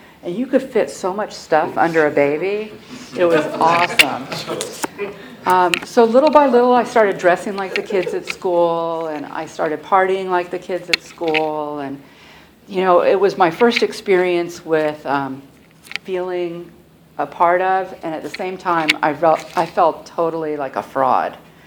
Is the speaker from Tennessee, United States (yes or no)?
no; California, United States; born there; I was born in Southern California to middle-class Jewish parents, and it just went downhill from there.